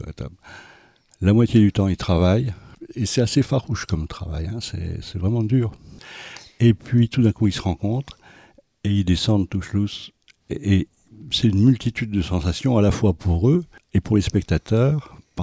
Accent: South Korea; on vient de Corée, voilà.

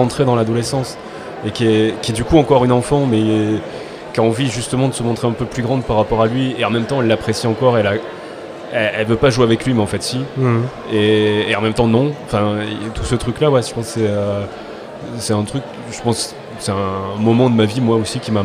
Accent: Toulouse, Occitanie, France; En fait, moi, je viens de Toulouse, donc j'ai grandi à Toulouse.

